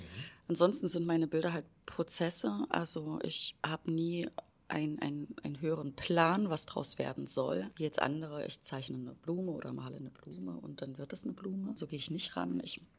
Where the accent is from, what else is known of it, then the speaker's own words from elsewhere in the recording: Leipzig, Saxony, Germany; Ich komme ja nur aus Leipzig oder beziehungsweise habe lange in Leipzig gewohnt